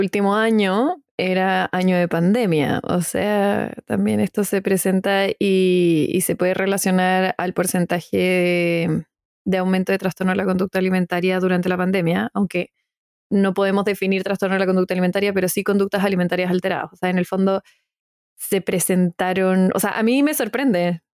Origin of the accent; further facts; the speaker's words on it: Chile; el daño que presentamos nosotras como mujeres chilenas en nuestra conducta alimentaria